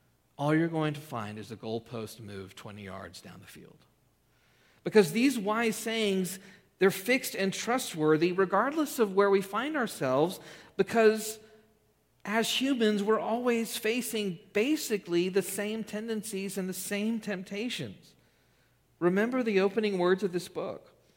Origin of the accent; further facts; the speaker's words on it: Texas, United States; I didn't grow up in a cattle ranch, although I grew up in Texas, and I was raised to believe Texas created cows.